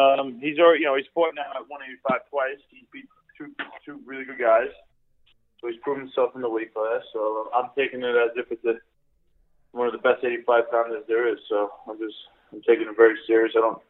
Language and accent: English; New York, United States; So just being a New Yorker, the first event ever.